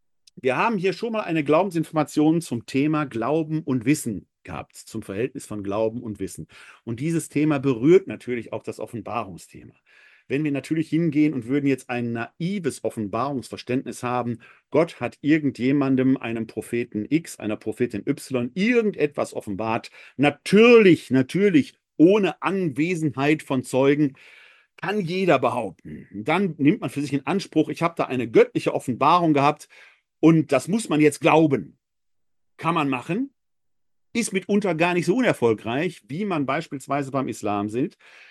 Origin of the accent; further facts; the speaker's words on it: Essen, North Rhine-Westphalia, Germany; now in Wuppertal, Germany; nach Essen in meiner Heimatstadt, da weiß ich, dass dort auch zugeschaut wird. Ganz herzliche Grüße in meine Heimatstadt.